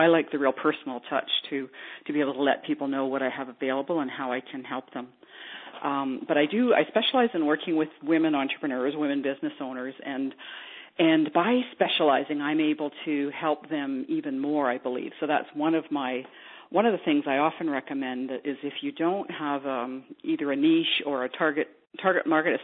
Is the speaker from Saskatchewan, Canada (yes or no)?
no; Toronto, Ontario, Canada; also born or lived in British Columbia; I'm Canadian, live just outside Toronto. I was in British Columbia for 10 years and then moved back to my hometown's Toronto, so I moved back to Ontario a few years ago.